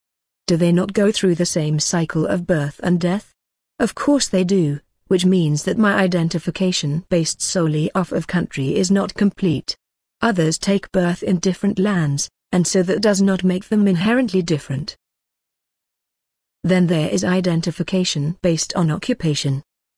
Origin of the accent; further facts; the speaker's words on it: United States; born there; I am an American. I was born in the greatest land on earth.